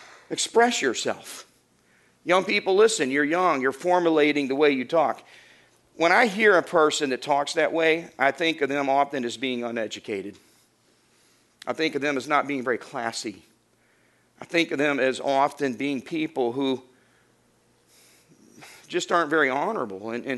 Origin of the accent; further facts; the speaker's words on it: Arkansas, United States; also born or lived in Florida; I'm from Arkansas, we have our way of talking just like Texans do. And living in Florida, I picked up on a lot of their vernacular.